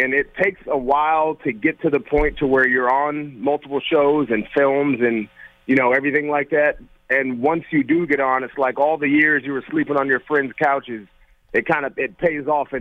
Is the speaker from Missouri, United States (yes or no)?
no; San Francisco, California, United States; I like the Raiders, but I grew up buying Candlestick.